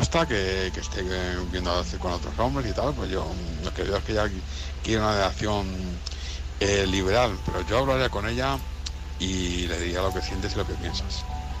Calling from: Madrid, Community of Madrid, Spain; corresponsal de Madrid.

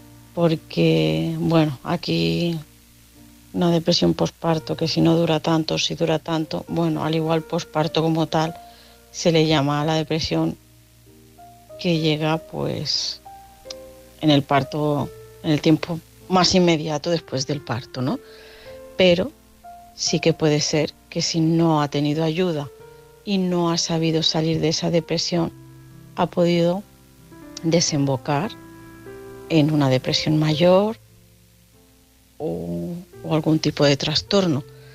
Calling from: Barcelona, Catalonia, Spain; de Barcelona, y también quería opinar

